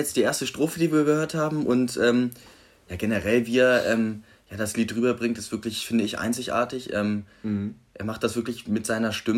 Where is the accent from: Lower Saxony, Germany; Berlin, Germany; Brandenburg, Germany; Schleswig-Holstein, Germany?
Lower Saxony, Germany; Wolfsburg; wir kommen ja beide aus Wolfsburg, ja, gehen aufs Gymnasium Fallersleben